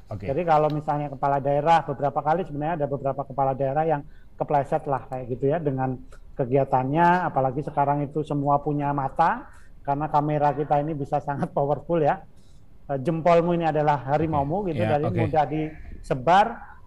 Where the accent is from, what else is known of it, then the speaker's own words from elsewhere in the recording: East Java, Indonesia; Kalau di Jawa Timur, kampung saya, apa yang dikatakan kiai itu ya udah pasti didengar, akan dilakukan.